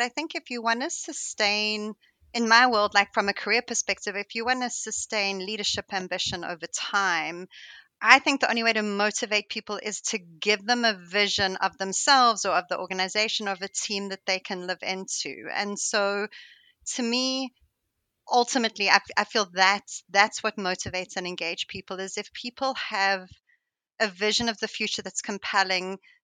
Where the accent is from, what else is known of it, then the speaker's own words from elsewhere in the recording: South Africa; moved away as an adult; also born or lived in Europe; now in United States; I suppose I don't often think of myself as an immigrant, but my kids remind me consistently that I'm an immigrant. So I come from South Africa